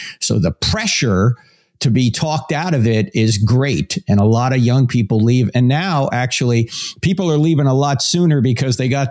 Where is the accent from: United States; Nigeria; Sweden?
United States; New Jersey; I grew up in New Jersey, so I was Catholic because it's the law. In New Jersey, you're either Catholic or Jewish, right?